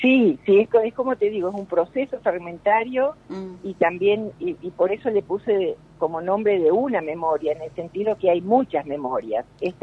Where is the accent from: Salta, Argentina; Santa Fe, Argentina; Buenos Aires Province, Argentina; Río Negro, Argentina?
Santa Fe, Argentina; Pilar; Nací en Pilar, provincia de Santa Fe, soy santafesina.